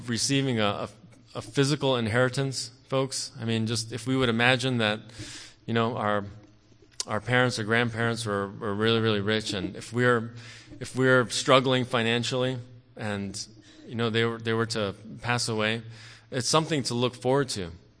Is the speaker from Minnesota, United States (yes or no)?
no; Fairless Hills, Pennsylvania, United States; As pure as the first snow of winter back in my hometown of Fairless Hills, Pennsylvania.